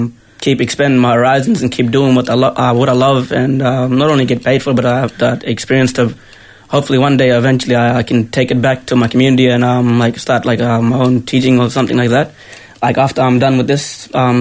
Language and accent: English; Cowan, Queensland, Australia; I'm from Cowan, Cape York Peninsula, far north Queensland. My tribe is the Southern Kanji tribe of the north, and that's pretty much me. And I'm 24, by the way.